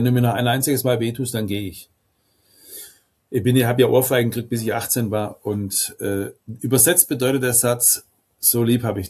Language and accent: German; Baden-Württemberg, Germany; bei uns in Baden-Württemberg